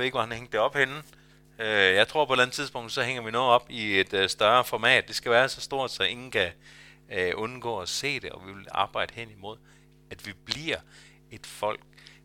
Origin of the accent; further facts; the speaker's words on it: Zealand, Denmark; for jeg er vokset op på Sjælland.